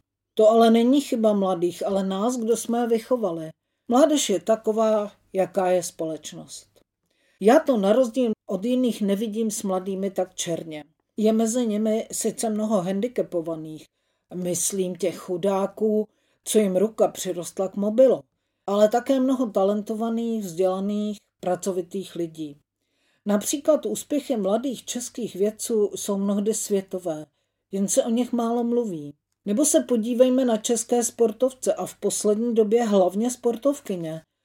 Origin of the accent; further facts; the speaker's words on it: Prague, Czechia; Jako rodilá Pražačka, pracující pár kroků od Václavského náměstí